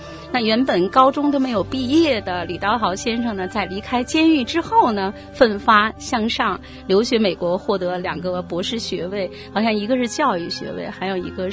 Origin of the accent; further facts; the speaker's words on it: Beijing, China; 因为我是北京人哈